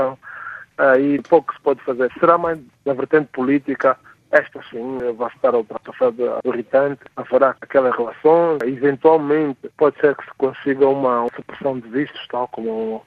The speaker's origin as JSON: {"language": "Portuguese", "country": "Angola", "said": "Enquanto angolano, sugeria mais esta segunda"}